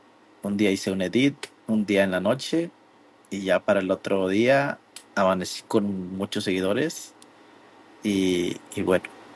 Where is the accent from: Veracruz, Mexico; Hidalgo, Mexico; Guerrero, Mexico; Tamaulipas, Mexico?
Tamaulipas, Mexico; now in Arkansas, United States; Soy de Jaomabe, Tamaulipas, México. Y actualmente estoy viviendo en el estado de Arkansas, Estados Unidos.